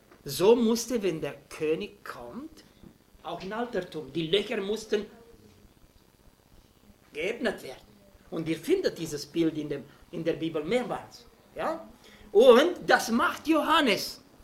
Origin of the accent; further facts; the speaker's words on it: Romania; aber ich kann euch sagen, ich komme aus Rumänien